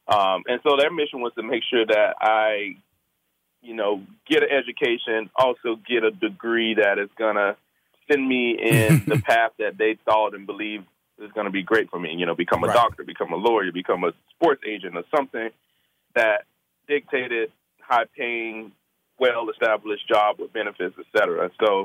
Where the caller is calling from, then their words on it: Seattle, Washington, United States; I'm in Seattle, Washington. I'm home before I'm headed to work.